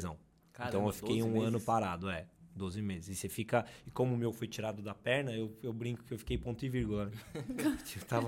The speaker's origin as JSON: {"language": "Portuguese", "town": "Atibaia", "region": "São Paulo", "country": "Brazil", "tie": "born or raised there", "said": "Sou de Atibaia, nascido e criado aqui, sempre voltei pra cá, adoro voltar."}